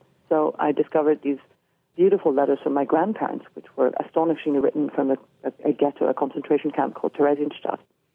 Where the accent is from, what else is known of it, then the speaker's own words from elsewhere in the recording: Venezuela; So growing up in Venezuela, there was always something slightly different, slightly off.